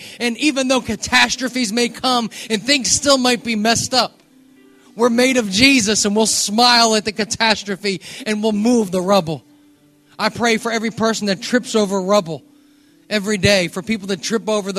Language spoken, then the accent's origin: English; United States; maybe I can get away with this since I'm from America.